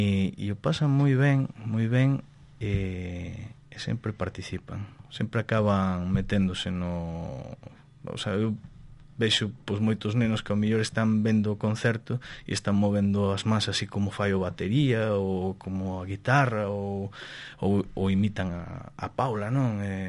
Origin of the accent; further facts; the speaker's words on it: Mexico; now in Spain; eu criei-me en México, no ano, se non mal me lembro, no ano 2000 viñen para aquí